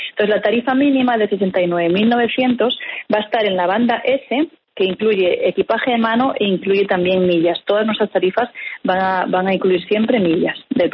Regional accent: Spain; Yo soy española.

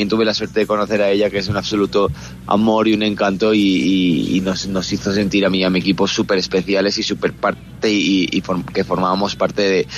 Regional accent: Andalusia, Spain; del sur de España, que es de donde yo soy, ¿no?

